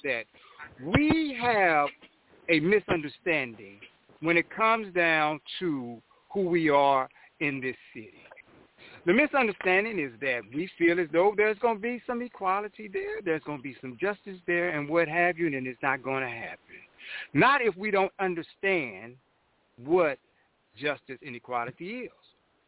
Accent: Texas, United States; I'm from Stop 6, just like they came and they said they were going to have an academy at the middle school that I went to, Dunbar middle school

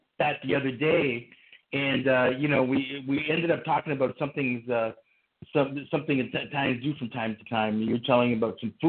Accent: Canada; And I'm Canadian, so I came in. My parents came in the 50s. It was a different wave, you know, so I'm first generation

